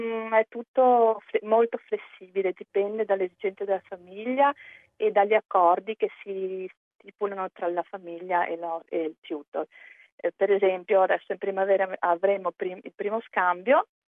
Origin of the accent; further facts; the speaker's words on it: Veneto, Italy; E quindi io, essendo veneta, conosco bene questa zona